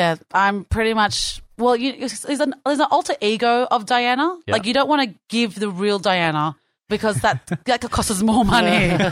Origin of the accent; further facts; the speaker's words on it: Springvale, Victoria, Australia; Well, I'm from Greater Dandenong.